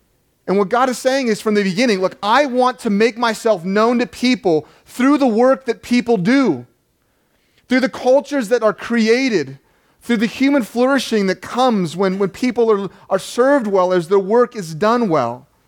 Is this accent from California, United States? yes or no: yes; Inglewood, California, United States; postmaster at the post office in Inglewood, California, where I was born. Yeah, you don't know me. I'm from Inglewood, man.